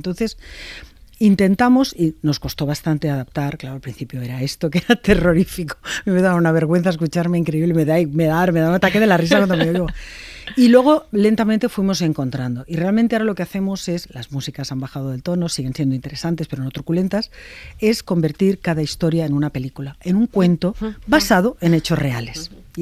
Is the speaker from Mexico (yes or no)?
no; Spain; yo quiero saber como ciudadana española cuál ha sido la historia económica del rey emérito